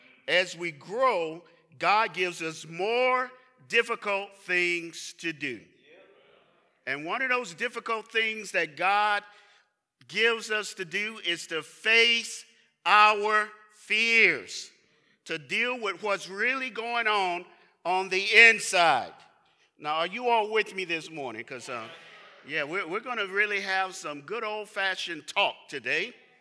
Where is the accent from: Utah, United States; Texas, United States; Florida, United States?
Florida, United States; Tallahassee; So I grew up in Tallahassee, Florida, and we had one tall building. That was the state capitol. Everything else was flat. I moved to New York City, go to the Bronx.